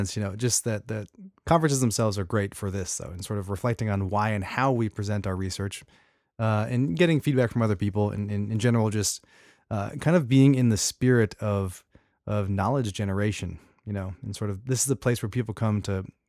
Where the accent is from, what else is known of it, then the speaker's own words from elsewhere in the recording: Texas, United States; I'm from Texas and I've never been to Santa Fe.